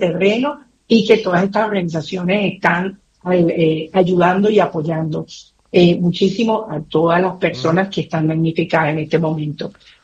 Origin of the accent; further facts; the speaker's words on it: Venezuela; mi pueblo, porque yo soy venezolana